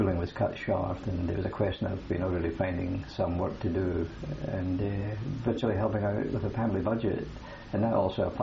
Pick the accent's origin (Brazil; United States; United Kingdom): United Kingdom; Kilmarnock, Scotland; born there; I was born in Scotland, in a town of Kilmarnock in particular. It's a town with a population of about 40,000 and approximately about 30 miles from Glasgow.